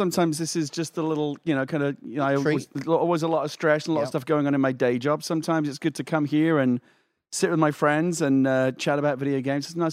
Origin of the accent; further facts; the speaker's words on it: United Kingdom; now in United States; as a Brit living in America